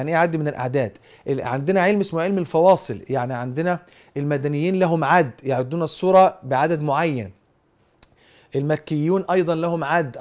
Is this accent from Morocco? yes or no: no; Egypt